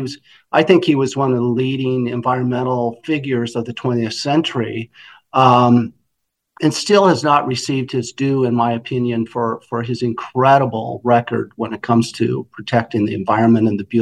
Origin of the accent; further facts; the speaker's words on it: Boise, Idaho, United States; Like those of us, like myself, who were also born and raised in Boise.